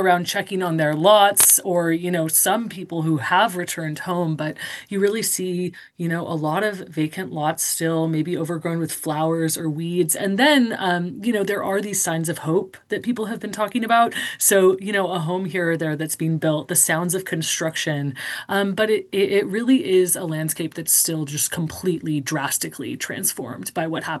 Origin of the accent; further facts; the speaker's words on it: South Pasadena, California, United States; I grew up in South Pasadena, not too far away.